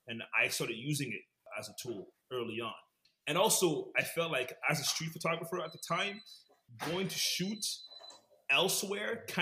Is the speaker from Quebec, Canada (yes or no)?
no; Ottawa, Ontario, Canada; hey, I'm from Ottawa. I'm coming to Montreal.